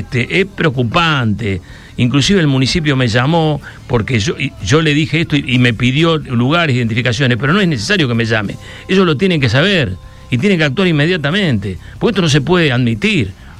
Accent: Rosario, Santa Fe, Argentina; aprecio fundamentalmente porque soy rosarino y porque tengo realmente, amo a Rosario.

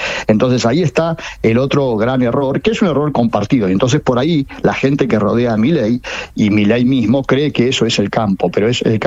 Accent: Argentina; lo que no podemos pensar como argentinos, es que el país se arregla sin la política.

